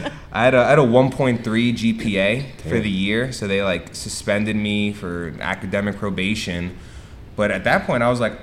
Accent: New Jersey, United States; also born or lived in Bronx, New York; So coming from the New York, New Jersey area, I tell everyone I grew up on the Hudson River because I'd just go back and forth between the two. I was born in the Bronx. My family moved over to Jersey when I was young

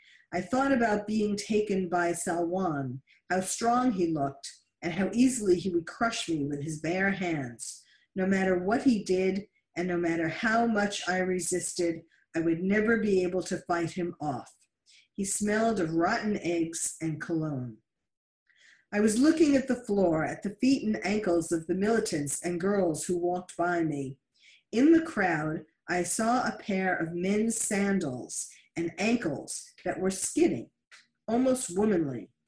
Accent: Kocho, Nineveh, Iraq; moved away as an adult; now in Germany; In November 2015, a year and 3 months after ISIS came to my hometown of Kacho, I left Germany for Switzerland to speak to a UN forum on minority issues.

